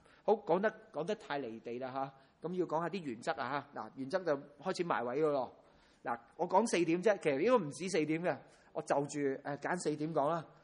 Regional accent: China; 係我哋係中國人啦，係有中國嘅農曆新年啦。

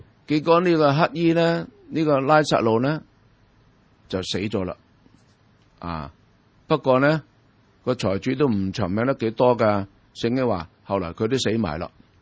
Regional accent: China; 啊，我哋中国人呢好鍾意自己呃自己。

